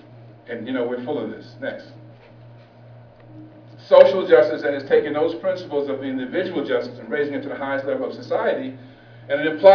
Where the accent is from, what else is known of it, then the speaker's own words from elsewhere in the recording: New York, United States; I'm from the Bronx, New York, and I talk very fast